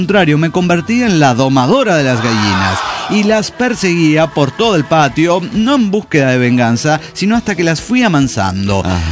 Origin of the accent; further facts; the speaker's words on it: Arriaga, Chiapas, Mexico; Cuando era niña y vivía en Arriaga, en mi casota, con patio enorme